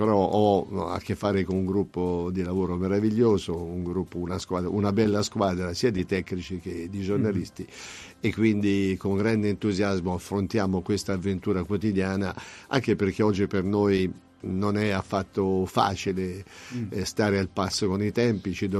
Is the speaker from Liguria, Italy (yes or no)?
no; Monterchi, Tuscany, Italy; Io sono di Monterchi